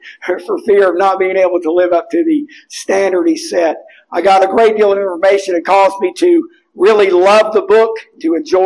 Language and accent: English; Randleman, North Carolina, United States; I'm from Randleman, North Carolina.